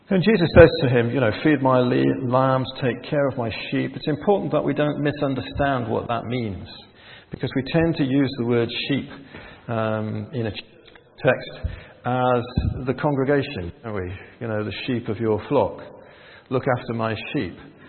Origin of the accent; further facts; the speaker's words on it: North East England, United Kingdom; accent: Geordie; I'm a Geordie, by the way. So I'm bilingual. I speak Geordie and English.